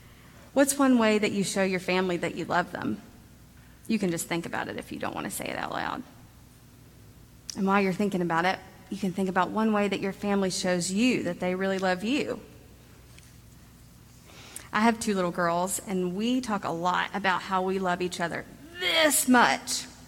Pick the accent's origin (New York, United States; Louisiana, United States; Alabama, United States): Alabama, United States; Montgomery; I grew up in Montgomery, Alabama, and when I was in sixth grade, I transferred to a new school